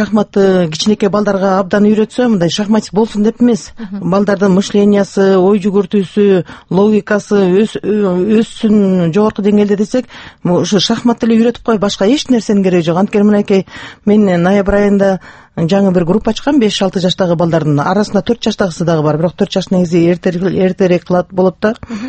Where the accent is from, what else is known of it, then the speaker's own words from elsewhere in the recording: Naryn Region, Kyrgyzstan; Негизи менин бала чагым Эмгекчил колхозунда, Нарын областында өткөн.